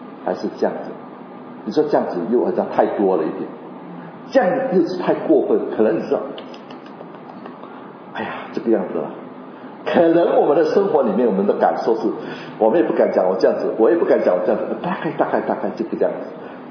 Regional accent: Hainan, China; 所以我也会讲广东话，但是我不是广东人，我是海南人我在客家村长大，然后我现在服侍广东的聚会

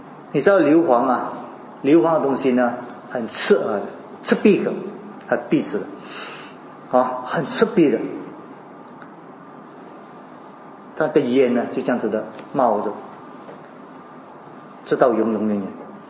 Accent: China; 不像我们中国人所谓的这个进入那个地狱里面

